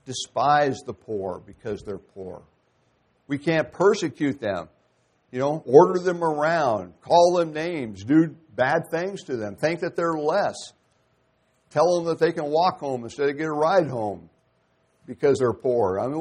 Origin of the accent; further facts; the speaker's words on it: United States; You know, I almost hate to even say it anymore, I'm proud to be an American, because Americans are too proud.